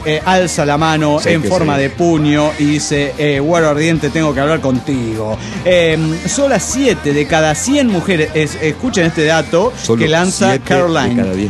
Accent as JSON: {"language": "Spanish", "region": "Mexico City", "country": "Mexico", "tie": "born or raised there", "lives_now": "San Felipe del Progreso, Mexico"}